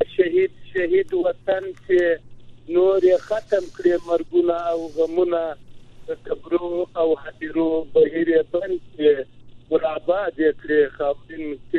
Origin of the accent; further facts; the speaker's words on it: Helmand, Afghanistan; زه د هلمند شاعر یم